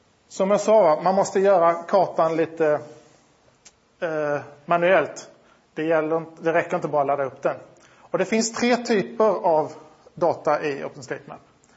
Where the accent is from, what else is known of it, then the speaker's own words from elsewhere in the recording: Linköping, Östergötland, Sweden; Det här är en rendering av min hemstad, Linköping.